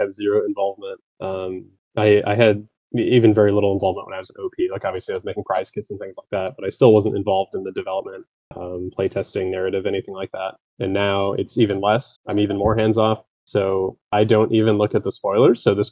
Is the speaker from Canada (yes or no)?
yes; Canada; Yeah, I grew up in Canada.